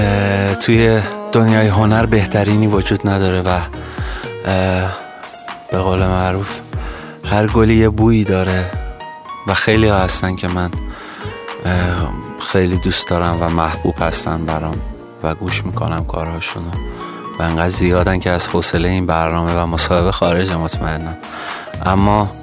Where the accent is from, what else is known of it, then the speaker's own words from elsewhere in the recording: Isfahan, Iran; born there; زادگاهم، شهر خاطره های رنگ و رنگ.